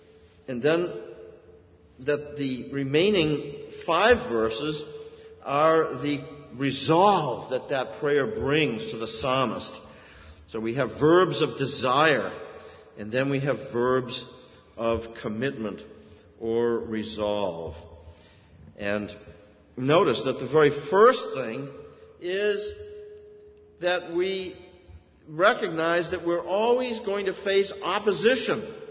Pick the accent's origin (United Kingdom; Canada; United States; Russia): United States; As American Christians, we tend to come across sometimes as being just angry that people don't understand us and don't believe in our own moral precepts.